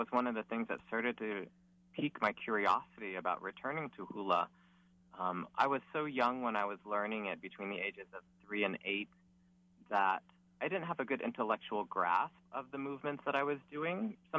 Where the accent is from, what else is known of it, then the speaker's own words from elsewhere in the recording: California, United States; One was, as a child growing up in California, I danced hula with my family. Both my parents are originally from Hawaii.